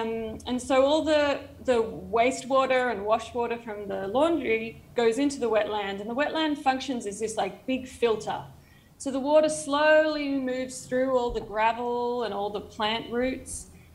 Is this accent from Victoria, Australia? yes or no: no; Sydney, New South Wales, Australia; now in Brooklyn, United States; I'm Australian. So despite calling in from Brooklyn, you know, I was born and raised in Sydney.